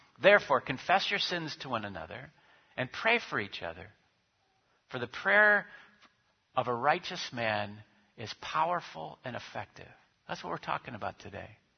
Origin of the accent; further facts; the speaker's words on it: Midwest, United States; But, you know, I'm from the Midwest where we want proof.